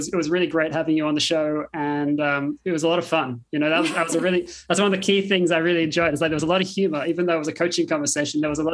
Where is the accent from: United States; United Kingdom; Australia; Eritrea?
Australia; Yeah, I grew up in Australia.